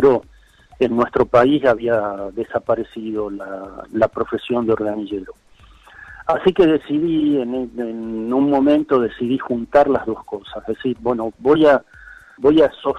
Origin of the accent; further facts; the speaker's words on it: Rosario, Santa Fe, Argentina; Un día, cuando yo era muy niño, pasó por Rosario, que es mi ciudad natal